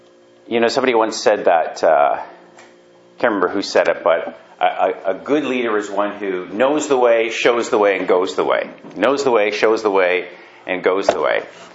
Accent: Burlington, Ontario, Canada; I grew up in Burlington. I don't know if you knew that. I actually went to high school at Appleby and New. Back then it was called Lord Elgin.

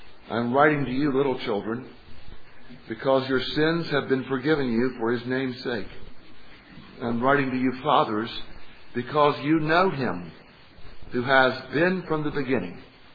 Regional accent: Macon, Georgia, United States; It was often the case when I was growing up in Macon, Georgia, that someone would spot me, but not know who I was

